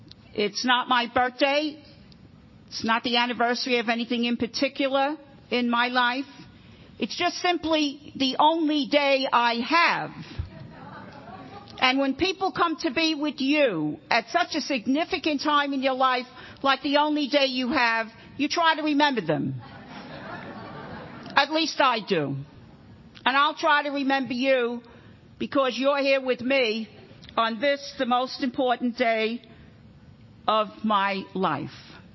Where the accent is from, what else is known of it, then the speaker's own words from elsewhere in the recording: Bronx, New York, United States; I come from a place called the Bronx. The Bronx is famous for the fact that the people born and brought up in the Bronx are the only people in the world who can say, I don't have an accent.